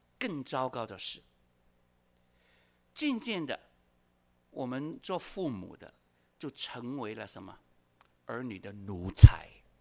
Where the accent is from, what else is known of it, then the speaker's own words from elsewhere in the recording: China; 特别我们中国人很殷勤的